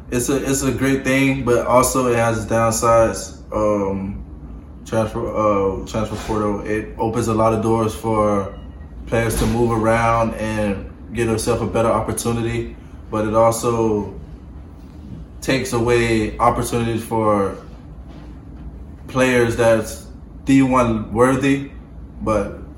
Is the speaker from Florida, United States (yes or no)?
yes; Florida, United States; My mindset, I feel like I'm from Florida, so I feel like we're the best.